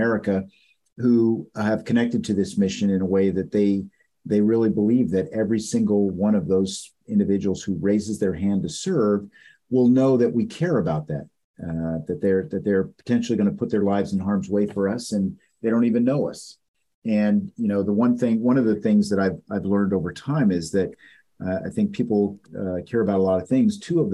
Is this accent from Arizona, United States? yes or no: yes; Fort Huachuca, Arizona, United States; born there; also born or lived in Ethiopia / Europe; I was born in Fort Huachuca, Arizona. Some people may be familiar with that. We moved to Ethiopia, spent time in Africa and then Europe and then back in the States before he retired.